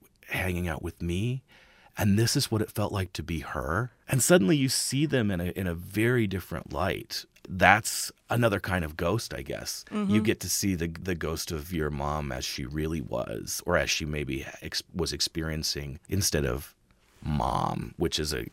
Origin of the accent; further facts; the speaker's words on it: Nebraska, United States; And I grew up in Western Nebraska, which has a really stark kind of beauty, but also a sense of emptiness and inhospitality.